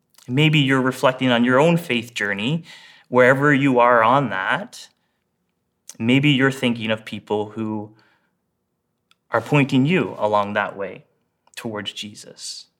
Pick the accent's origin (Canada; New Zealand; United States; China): Canada; Botwood, Newfoundland and Labrador; when I was 16 in my hometown of Botwood, Newfoundland.